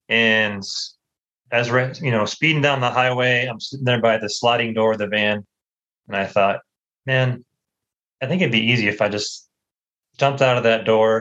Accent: United States; I grew up in the States, grew up in a Christian home, loving parents.

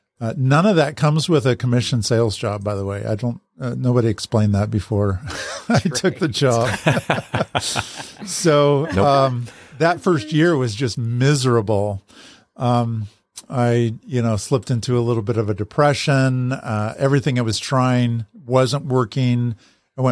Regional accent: Salem, Oregon, United States; I got called out of that position just by life circumstances to move back to my hometown in Salem, Oregon

